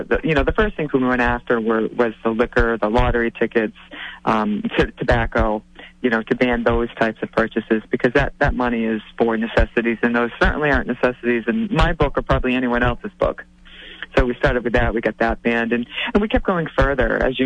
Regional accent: Taunton, Massachusetts, United States; But, I'm a lifelong Taunton resident. I'm raising my family here. And I really love my hometown.

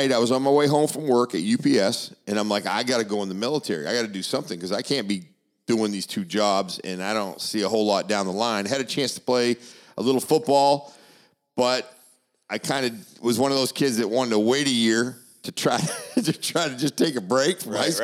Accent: Bar Harbor, Maine, United States; Yeah, so, you know, I grew up in Maine, so we were, you know, fairly small town. We had 30, 40,000 people.

